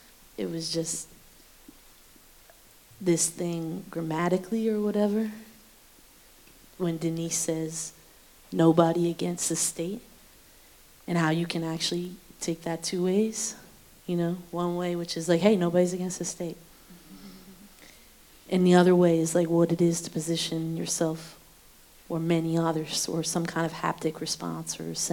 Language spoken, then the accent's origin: English; United States; Or I can't, but I'm American, so maybe y'all can, I don't know.